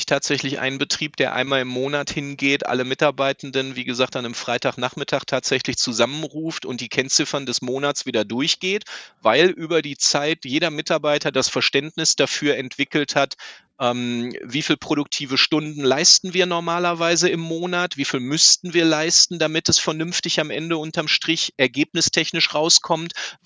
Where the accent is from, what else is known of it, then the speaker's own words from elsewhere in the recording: North Rhine-Westphalia, Germany; ich komme ja aus dem Ruhrgebiet, hier gibt es ziemlich viele von Kalles.